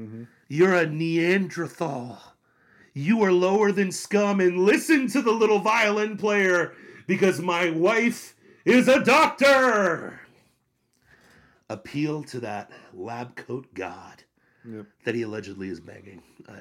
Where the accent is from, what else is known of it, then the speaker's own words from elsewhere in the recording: Ohio, United States; I'm a jackass from Ohio